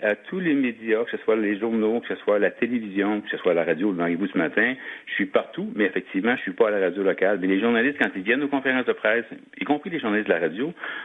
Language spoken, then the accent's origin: French; Rivière-du-Loup, Quebec, Canada; Vous savez, moi, je suis né à Rivière-du-Loup. J'ai vécu dans cette ville-là.